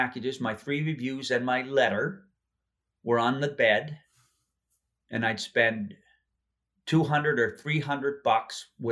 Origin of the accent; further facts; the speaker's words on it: Glace Bay, Nova Scotia, Canada; I was born on the Coal Town Road in Glace Bay in 1958, down in Cape Breton. I lived there till I was 9